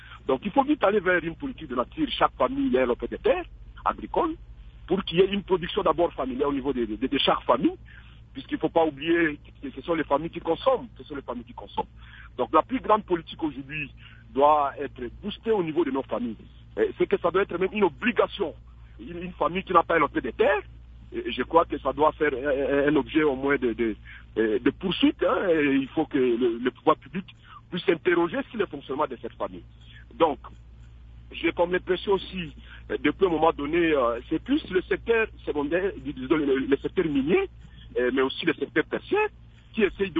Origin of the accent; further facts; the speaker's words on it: Ituri, DR Congo; présenter mes condoléances à toutes les familles trouvées chez moi en Ituri